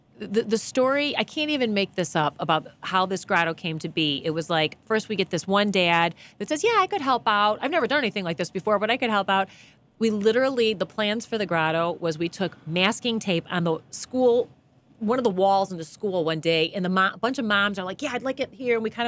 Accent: Ireland; I'm not even Italian. I'm Irish, but I'm like, I just can't.

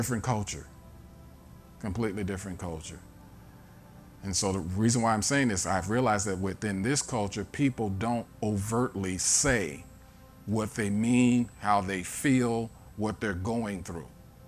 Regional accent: St. Louis, Missouri, United States; now in Pennsylvania, United States; But I come from St. Louis, and St. Louis was founded by the French, heavily populated by the Italians. So I come from a very French and Italian culture

